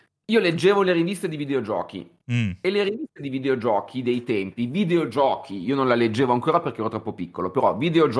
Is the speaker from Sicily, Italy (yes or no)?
no; Milan, Lombardy, Italy; Io sono milanese, ma in questo momento mi trovo a Noli, in Liguria, in provincia di Savona, che poi è dove mi hanno portato sin da quando ero piccolo, perché i nonni erano qua.